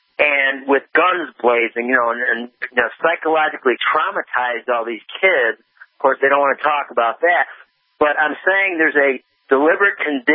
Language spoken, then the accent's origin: English; New York, United States; the Attorney General up there in New York State, which is my home state